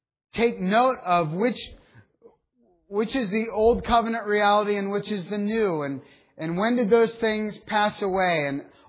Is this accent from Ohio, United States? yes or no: yes; Dunkirk, Ohio, United States; the railroad tracks immediately behind my house where I grew up on Cherry Street in Dunkirk, Ohio.